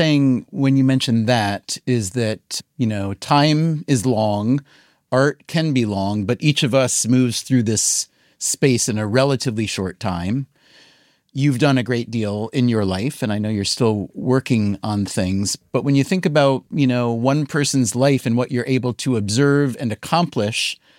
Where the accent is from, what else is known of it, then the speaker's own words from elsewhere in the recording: New York, United States; It's just so different from New York that I feel like I need to orient myself anew. But being a New Yorker